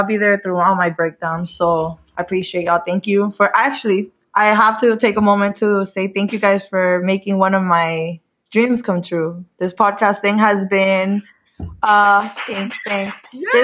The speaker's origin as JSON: {"language": "English", "town": "Hialeah", "region": "Florida", "country": "United States", "tie": "born or raised there", "said": "I was actually born and raised in Hialeah, but I am Cuban, Honduran."}